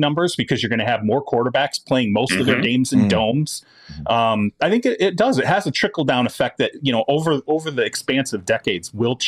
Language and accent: English; Michigan, United States; I mean, I grew up in Michigan, played in that crap, right?